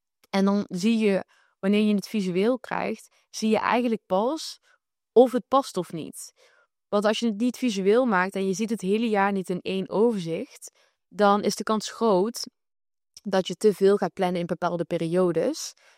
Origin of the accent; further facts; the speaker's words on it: Netherlands; we moeten vooral als Nederlander, we moeten realistisch zijn